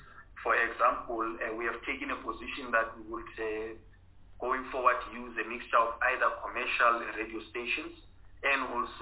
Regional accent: South Africa; And this one only made sense to ourselves simply because we are South African and, of course, we need to be proud and show some patriotism.

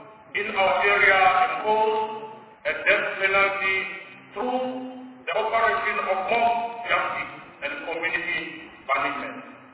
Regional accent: Wakardin, Mpumalanga, South Africa; I'm coming from Mpumalanga in the village or community called Wakardin

